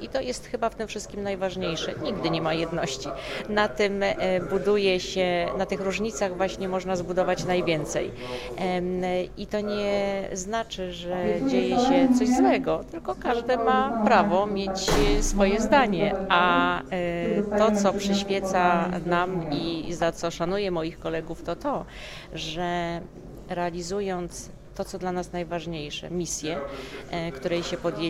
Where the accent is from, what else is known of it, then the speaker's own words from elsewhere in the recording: Łódź, Łódź Voivodeship, Poland; born there; jestem mieszkanką Łodzi, tu się urodziłam i mogę w tej chwili wypowiedzieć jako łodzianka